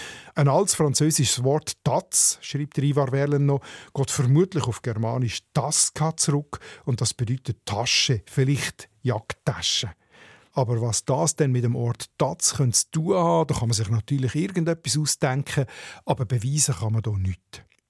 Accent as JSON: {"language": "German", "town": "Nunningen", "region": "Solothurn", "country": "Switzerland", "tie": "born or raised there", "said": "In meiner Heimatgemeinde Nunningen im Solothurner Schwarzbubenland zum Beispiel gibt es drei Verbindungsstrassen zu anderen Dörfern"}